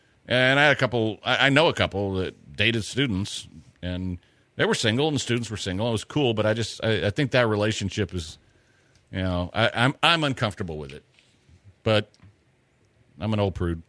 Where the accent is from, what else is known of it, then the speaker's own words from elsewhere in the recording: Houston, Texas, United States; As a kid growing up in Houston through junior high and high school